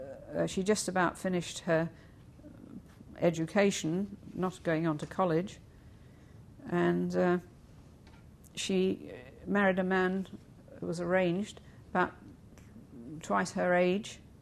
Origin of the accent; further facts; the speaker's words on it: United Kingdom; I come from Britain, as you've already gathered, I'm sure, and heard.